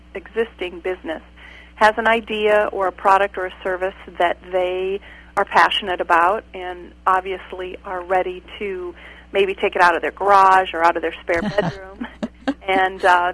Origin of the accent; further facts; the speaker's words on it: Audubon, Iowa, United States; also born or lived in Harlan / Omaha; I grew up in Audubon and lived in Harlan for 9 years and moved to the Omaha area. And now I'm back.